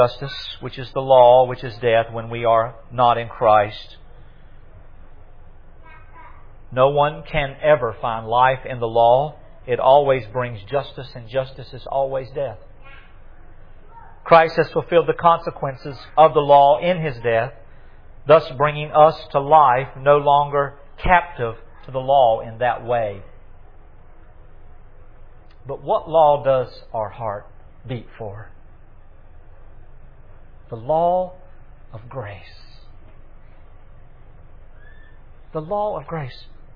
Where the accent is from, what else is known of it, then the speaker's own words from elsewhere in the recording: Southern United States, United States; some phraseology that I use as a Southerner that may reflect blasphemously the divine natures of God.